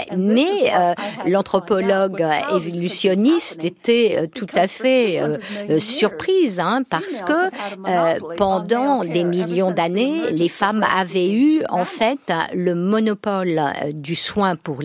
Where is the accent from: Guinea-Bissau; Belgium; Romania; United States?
United States; Texas; French is a second language; Moi, j'ai grandi au Texas